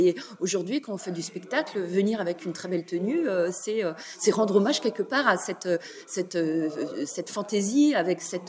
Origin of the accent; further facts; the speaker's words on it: Brittany, France; on sait qu'on est breton